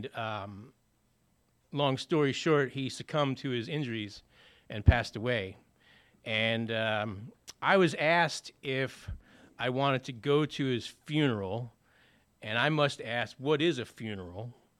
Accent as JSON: {"language": "English", "region": "New Jersey", "country": "United States", "said": "I'm not from around here. I'm from New Jersey."}